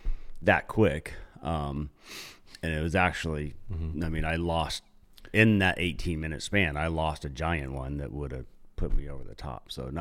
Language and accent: English; Auburn, California, United States; from Auburn, California.